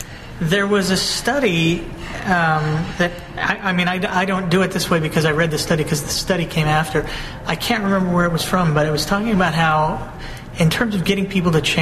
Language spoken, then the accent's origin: English; United States; You know, the whole center of the country, because I'm an American, is bass ackwards in terms of almost everything.